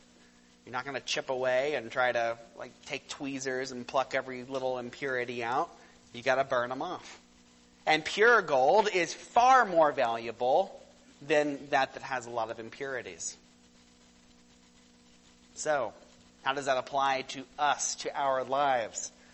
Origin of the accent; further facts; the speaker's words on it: Texas, United States; Well, I'm from Texas, and most of you aren't.